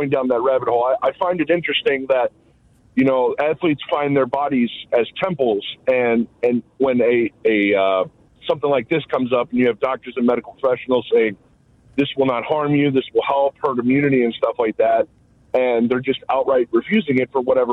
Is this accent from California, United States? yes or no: no; Cincinnati, Ohio, United States; I'm from Cincinnati. I'm a huge Reds fan.